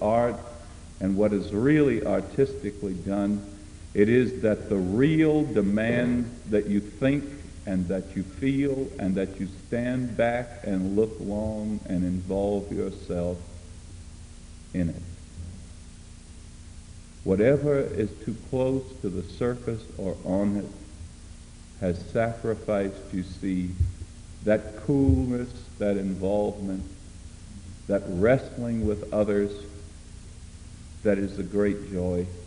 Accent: South Carolina, United States; it grew out of going to my home state to investigate something on the islands of the sea there for an article.

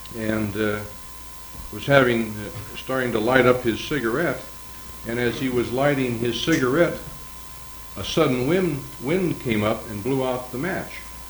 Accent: Washington, United States; now in Seattle, United States; this was my wife and I grew up in Eastern Washington, and then we transplanted over to Seattle

